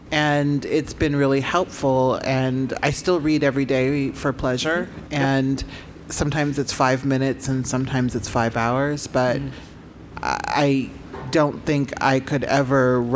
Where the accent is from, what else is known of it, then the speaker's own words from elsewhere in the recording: Omaha, Nebraska, United States; because my parents were immigrants and I grew up in Omaha, Nebraska, I didn't read any black authors